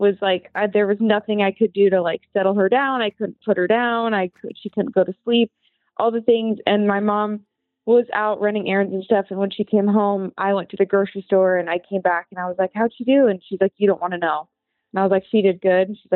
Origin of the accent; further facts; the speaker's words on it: Seattle, Washington, United States; And I was raised in Seattle where things are a little fast.